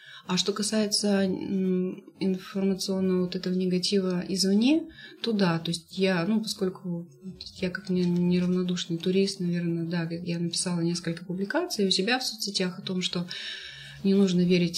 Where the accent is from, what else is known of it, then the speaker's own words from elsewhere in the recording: Siberia, Russia; А мы: да, мы далеко, мы из Сибири.